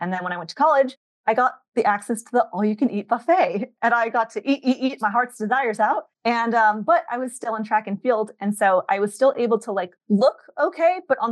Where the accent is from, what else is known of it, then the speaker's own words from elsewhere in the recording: San Diego, California, United States; So I grew up in San Diego